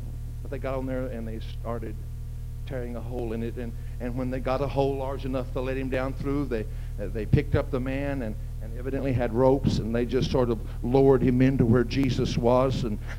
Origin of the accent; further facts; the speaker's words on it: Texas, United States; I mean, I was raised in West Texas, and I've seen a lot of sand.